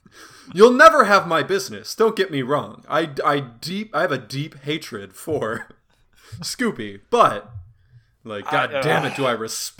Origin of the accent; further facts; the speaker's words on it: Reedsburg, Wisconsin, United States; My hometown of Reedsburg, Wisconsin was the second ever Culver's.